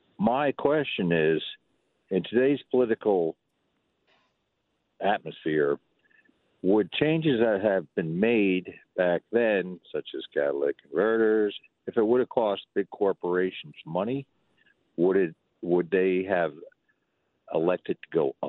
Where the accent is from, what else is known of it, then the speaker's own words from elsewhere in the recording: New York City, New York, United States; now in Two Rivers, United States; I grew up in New York City in the 60s as a kid and the 70s